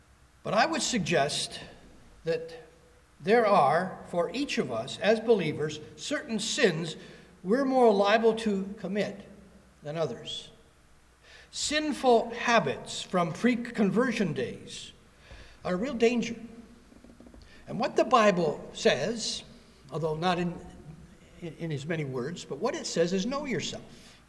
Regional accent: the South, United States; I was born and bred in the South. You know, I bleed Plymouth Brethren. I just do. Saved an early age. Raised in a Christian family.

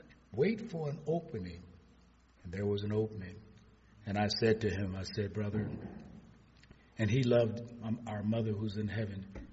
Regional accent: Michigan, United States; Because all my friends that I grew up with in the Brewster Projects of Hastings Street, they're all gone.

